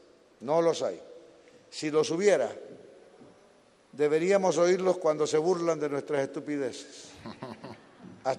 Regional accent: Córdoba, Colombia; Este que yo lo oí hace muchos años de los campesinos de mi tierra en el Sinú.

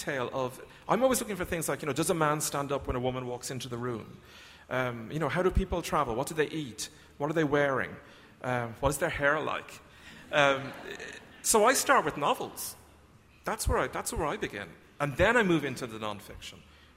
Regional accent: Ireland; Most Irish writers, if not all Irish writers, write about Ireland.

